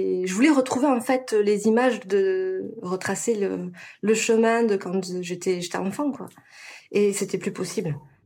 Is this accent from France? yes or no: yes; France; born there; je suis née à Bellefontaine. Mmh. Donc un quartier encore, une fois, qui a été démoli et en reconstruction.